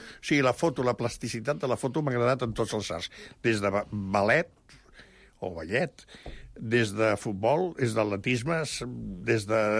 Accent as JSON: {"language": "Catalan", "town": "Barcelona", "region": "Catalonia", "country": "Spain", "tie": "born or raised there", "said": "vaig néixer a Barcelona el 31 d'octubre de 1943, al carrer Aragó, entre Montaner i Aribau."}